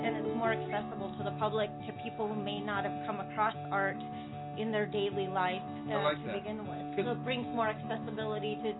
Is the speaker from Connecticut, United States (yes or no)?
no; Santa Fe, New Mexico, United States; and I'm from Santa Fe, and you know, going down Canyon Road was like a big influence on me